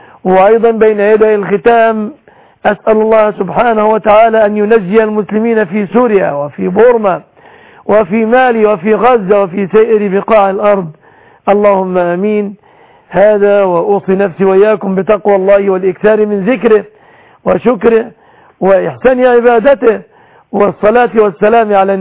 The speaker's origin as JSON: {"language": "Arabic", "country": "Egypt", "said": "وأسأل الله أن يحفظ بلادنا مصر السنية"}